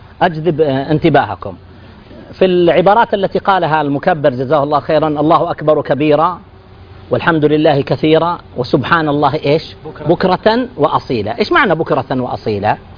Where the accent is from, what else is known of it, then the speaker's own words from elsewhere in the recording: Saudi Arabia; نحن عندنا في السعودية